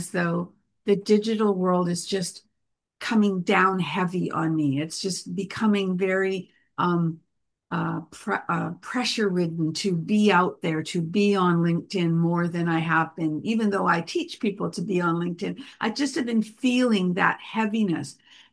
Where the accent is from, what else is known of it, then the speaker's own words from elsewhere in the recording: Manchester, North West England, United Kingdom; I'm from Manchester, England